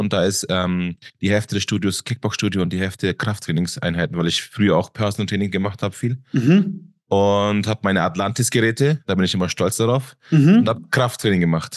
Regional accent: Landsberg, Bavaria, Germany; Also ich komme aus Landsberg, das ist näher München.

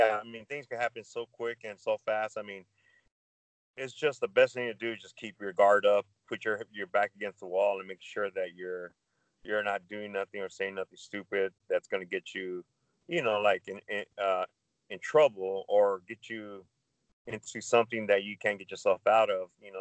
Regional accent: Phoenix, Arizona, United States; because I grew up in South Phoenix. I had the rough life

